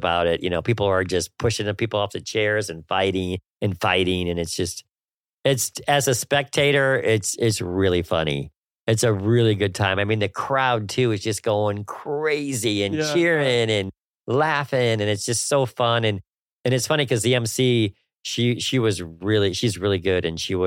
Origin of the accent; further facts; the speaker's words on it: Florida, United States; And so remember, I'm from Florida too